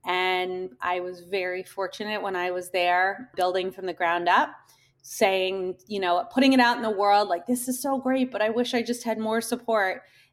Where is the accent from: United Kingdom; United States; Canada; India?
United States; Washington, District of Columbia; I grew up in Washington, D.C. I went to a school where all my friends' parents were politicos